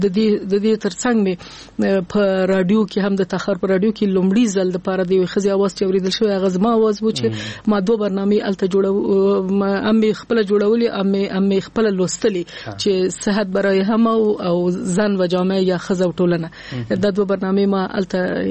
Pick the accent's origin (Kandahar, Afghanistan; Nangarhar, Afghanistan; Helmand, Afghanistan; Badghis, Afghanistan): Nangarhar, Afghanistan; also born or lived in Kabul; زه د ننګرهار د ولایت یم اما زیږیدلې په کابل کې یم.